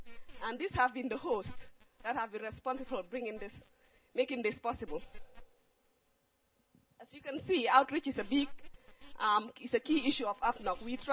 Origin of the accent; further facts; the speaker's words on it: Gambia; I'm from Gambia, and I work for the Medical Research Council.